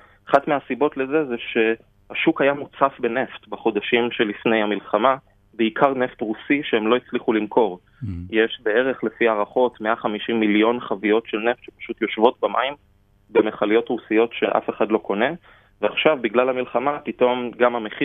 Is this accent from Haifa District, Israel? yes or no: yes; Haifa, Haifa District, Israel; אין לי מידע מיוחד, אני חיפאי, אני רואה את זה מהחלון